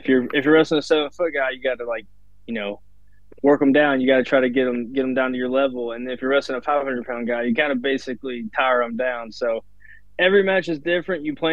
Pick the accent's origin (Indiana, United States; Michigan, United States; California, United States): Indiana, United States; born there; I was born in Indiana, so I like to have a couple places I wrestle in Indiana, and Paradigm's just a hometown show.